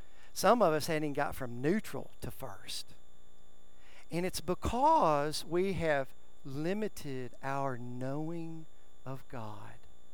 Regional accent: Centerville, Tennessee, United States; Ask me where I'm from. I'm from Centerville, Tennessee, home

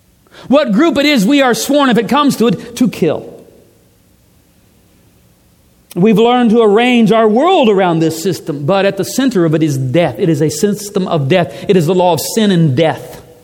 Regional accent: United States; as an American growing up in the 70s, 60s and 70s in the Cold War

